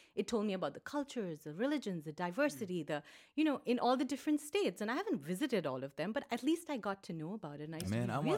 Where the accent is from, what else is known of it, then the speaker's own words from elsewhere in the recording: Lagos, Nigeria; I grew up in Lagos, Nigeria.